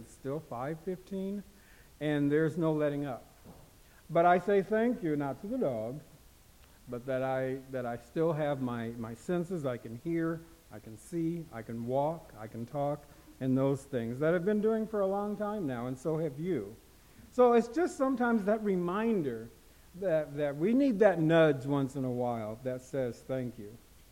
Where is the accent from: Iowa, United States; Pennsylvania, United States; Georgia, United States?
Iowa, United States; Des Moines; now in Sioux Falls, United States; I am from Iowa, live in South Dakota. It just feels like it's across the street. So it's always good to come home, so to speak. I'm from Des Moines originally, but I've been here for the past 35, 36 years in Sioux Falls